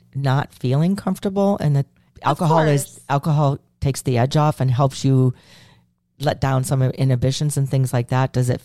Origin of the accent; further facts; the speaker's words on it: Chicago, Illinois, United States; Since I'm from Chicago, I definitely can see that one.